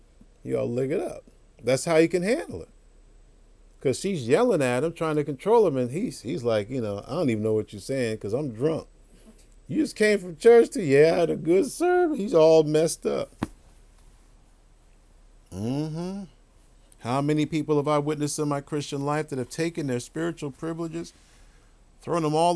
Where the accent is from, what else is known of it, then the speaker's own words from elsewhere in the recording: New York, United States; In my home, when I grew up in New York, you got one warning, if that.